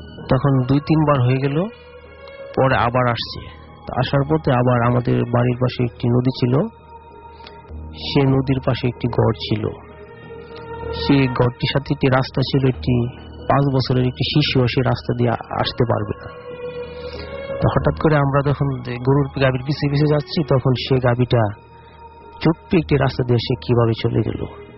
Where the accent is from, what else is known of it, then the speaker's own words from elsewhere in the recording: Nikli, Dhaka Division, Bangladesh; আমি কিশোরগঞ্জ থেকে আসছি, আমাদের নিকলী উপজেলা সাতির চৌগ্রাম থেকে।